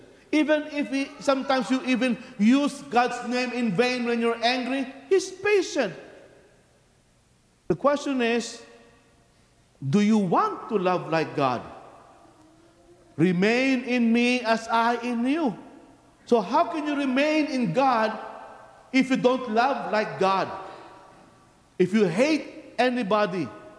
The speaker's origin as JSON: {"language": "English", "country": "Philippines", "said": "I am a Filipino by birth. At first, I only thought to myself, I will be a priest only for the Filipinos in the Philippines. Safe. No ambition to go to America. Actually, I was even anti-American when I was in the Philippines."}